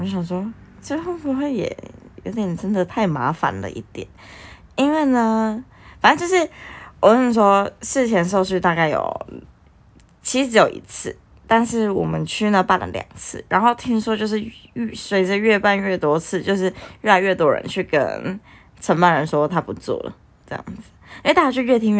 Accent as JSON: {"language": "Chinese", "region": "Taichung", "country": "Taiwan", "tie": "born or raised there", "said": "而且我印象中我小时候在台中就是也会看到那种邻长或警察就是一起来"}